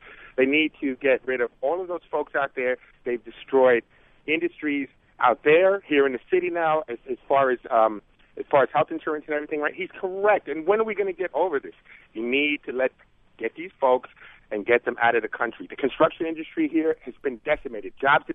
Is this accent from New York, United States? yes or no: yes; North Babylon, New York, United States; now in Harlem, United States; I grew up in North Babylon as a Republican, a black Republican family